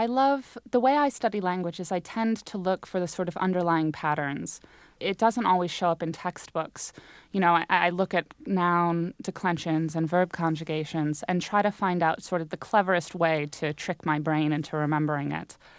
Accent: St. Louis, Missouri, United States; even though I was growing up in St. Louis and couldn't ski and certainly was never going to play ice hockey

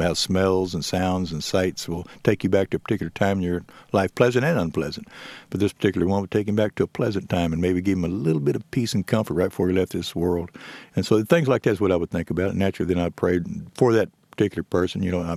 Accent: San Antonio, Texas, United States; He was from San Antonio, which is my hometown

